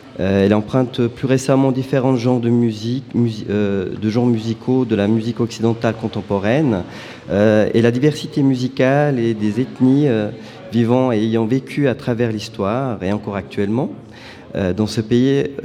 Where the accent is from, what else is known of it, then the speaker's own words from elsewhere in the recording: Switzerland; comme je suis né en Suisse et grandi.